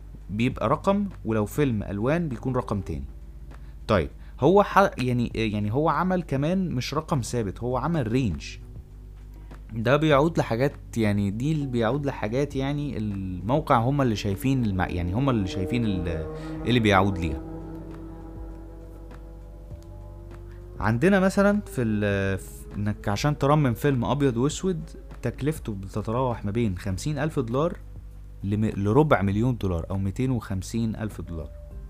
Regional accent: Egypt; طيب ليه بقى الترميمات دي احنا مثلا كمصريين ما نهتمش بيها؟

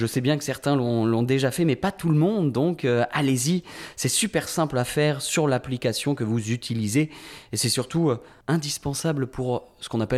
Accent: France; puisque nous-mêmes, nous sommes Français, on observe en tout cas nos comportements.

